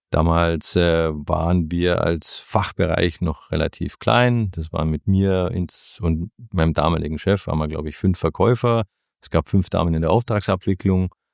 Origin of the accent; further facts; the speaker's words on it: Ulm, Baden-Württemberg, Germany; Und ich bin im Großraum Ulm aufgewachsen.